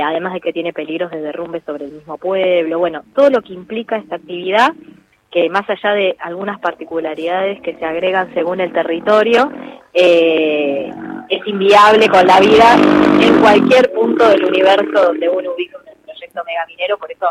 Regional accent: Andalgalá, Catamarca, Argentina; nosotros somos el pueblo de Andalgalá, no bien.

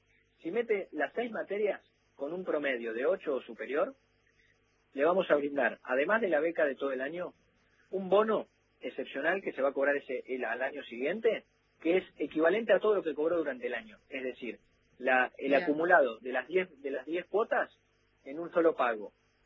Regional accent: Argentina; No es el Estado, somos todos los argentinos.

